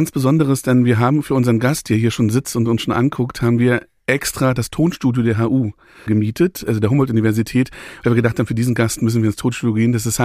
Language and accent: German; East Germany, Germany; born there; Also ich würde sagen 35 Jahre bestimmt, seitdem ich in der Bundesrepublik lebe. Ich bin in der DDR geboren, aber seitdem ich in der Bundesrepublik lebe.